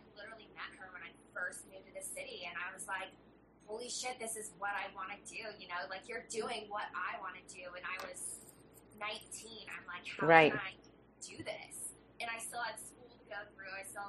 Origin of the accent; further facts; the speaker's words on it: Idaho, United States; So I grew up in Idaho in a really sports-driven family.